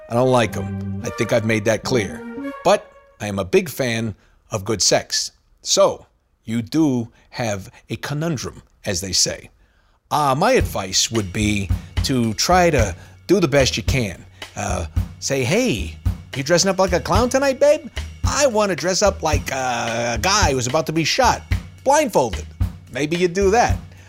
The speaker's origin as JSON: {"language": "English", "region": "New York", "country": "United States", "said": "All right, I'm from New York."}